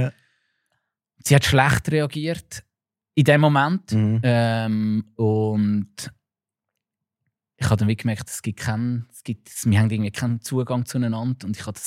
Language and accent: German; Switzerland; Aber ich bin auf dem Land aufgewachsen und ich habe nachher nie Probleme gehabt damit.